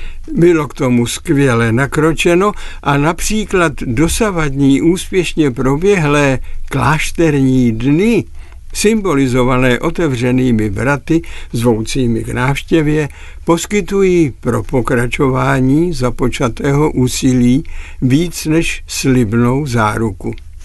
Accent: Opočno, Hradec Králové Region, Czechia; jak u nás v Opočně, kde se od útlého dětství cítím doma

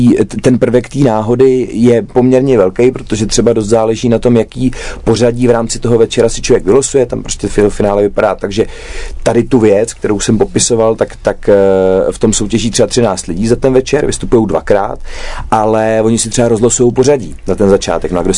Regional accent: Mladá Boleslav, Central Bohemian Region, Czechia; Já jsem tím, že jsem rodák z Mladý Boleslavy

